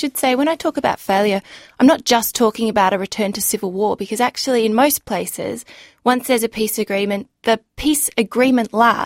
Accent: Khyber Pakhtunkhwa, Pakistan; when I was a teenager, my parents moved us all to Pakistan. And so we grew up living in the Afghan refugee communities in the Northwest Frontier Province at the time.

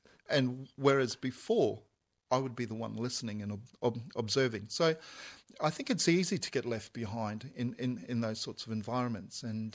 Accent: Mackay, Queensland, Australia; As a kid growing up in Mackay, I used to have a bad stutter.

